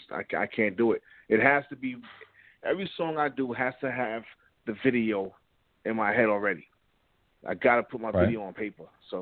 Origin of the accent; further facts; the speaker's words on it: Bronx, New York, United States; I'm not from Queens. I don't use son. I'm from the Bronx, man.